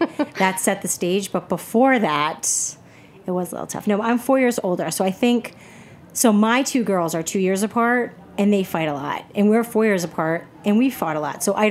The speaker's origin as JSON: {"language": "English", "town": "Westerly", "region": "Rhode Island", "country": "United States", "tie": "born or raised there", "said": "So then we came to Rhode Island, which is where my dad was born and raised. So we grew up in Westerly, Rhode Island"}